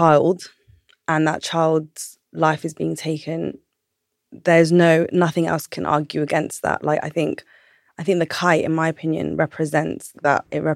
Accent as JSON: {"language": "English", "town": "Camden Town", "region": "London", "country": "United Kingdom", "tie": "born or raised there", "said": "I grew up in Camden Town, not too far from here, from Haggerston. And my parents came to London in the 80s as immigrants. And I essentially just grew up in Camden."}